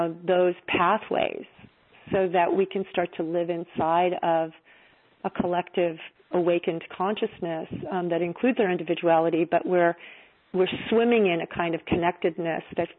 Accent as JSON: {"language": "English", "region": "New York", "country": "United States", "said": "I'm from New York, and, you know, I even though I live mostly in California at this point, you know, I consider it my homeland."}